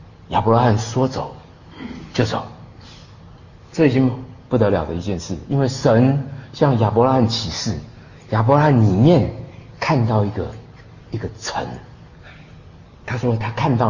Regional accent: southern China, China; 我是南方人啊，那么多饭我也吃不下去了

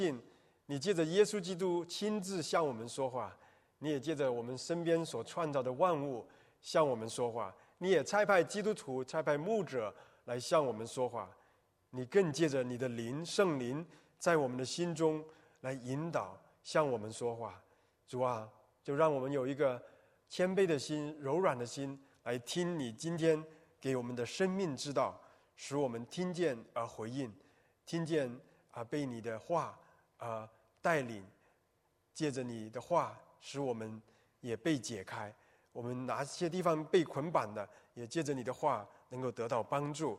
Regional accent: China; born there; also born or lived in Hong Kong; 我在中国大陆出生呢，那个年代的是火红的年代

